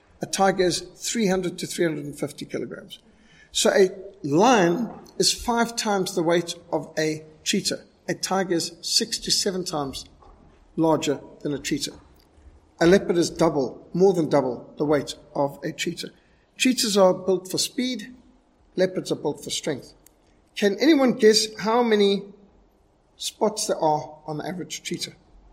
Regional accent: Zimbabwe; Well, this is where I grew up in Rhodesia. We would get giraffes coming in our swimming pools.

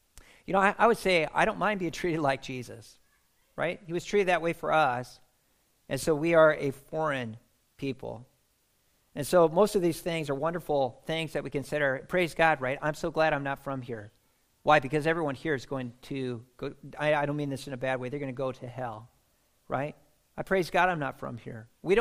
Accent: United States; if somebody really has a problem with the fact that I'm American.

